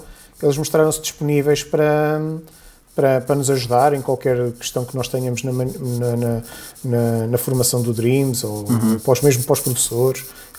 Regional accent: Covilhã, Centro, Portugal; eu sou da Covilhã, eu vivo na Covilhã, aliás, eu hoje estou na Covilhã.

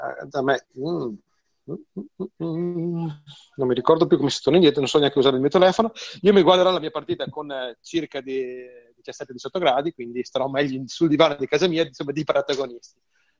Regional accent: Veneto, Italy; No, io guarda, dalle mie parti, cioè, in Veneto si diceva

